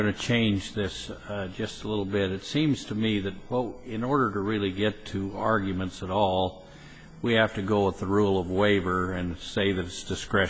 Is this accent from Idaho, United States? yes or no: yes; Idaho, United States; I'm from Idaho, so I'd say this funny.